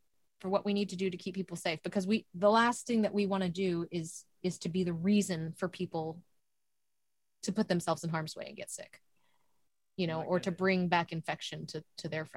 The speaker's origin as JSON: {"language": "English", "town": "Spring", "region": "Texas", "country": "United States", "tie": "born or raised there", "said": "I grew up in Spring, Texas, which is just north of Houston."}